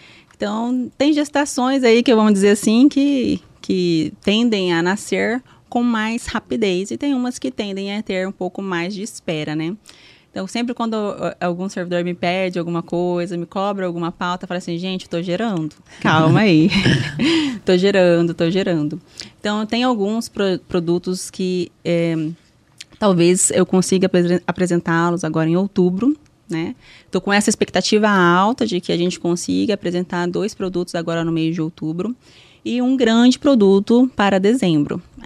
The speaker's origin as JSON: {"language": "Portuguese", "town": "Poconé", "region": "Mato Grosso", "country": "Brazil", "tie": "born or raised there", "said": "Sou de Poconé, nascida, criada, tenho muito orgulho da minha terra, gosto bastante de Poconé."}